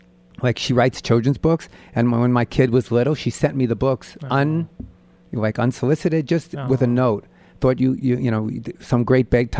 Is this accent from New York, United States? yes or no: yes; Long Island, New York, United States; I grew up on Long Island.